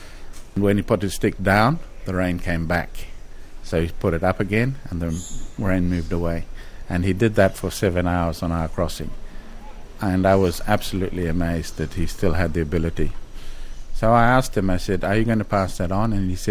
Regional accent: Solomon Islands; I grew up in the Solomons.

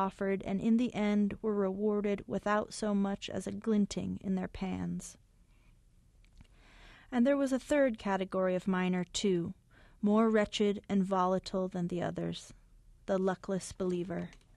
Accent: Bishop, California, United States; born there; But yes, I was born in Bishop, California, which is about as close to Death Valley as you can get and still have a hospital for being born.

